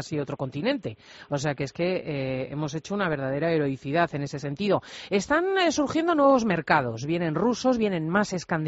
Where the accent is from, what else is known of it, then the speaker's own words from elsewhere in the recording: Spain; Y yo recuerdo de mi infancia un servicio en España de altísima calidad.